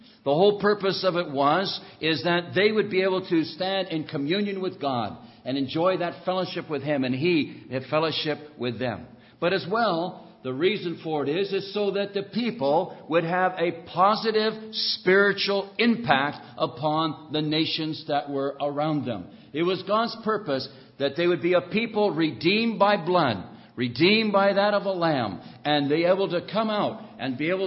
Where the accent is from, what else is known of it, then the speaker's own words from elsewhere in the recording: United States; born there; The only thing is, I was born in America.